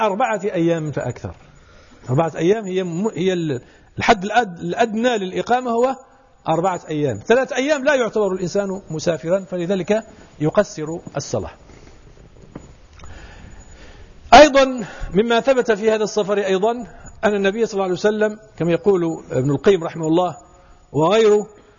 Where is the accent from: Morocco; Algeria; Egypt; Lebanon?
Morocco; أنا سمعت مرة فقيه يقول عندنا في المغرب، ولا في المغرب ما فيش